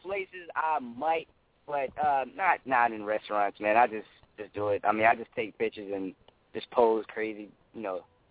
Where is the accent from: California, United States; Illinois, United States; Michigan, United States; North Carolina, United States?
North Carolina, United States; Greenville; I'm from Greenville, North Carolina, but it feel like Atlanta raised me, man.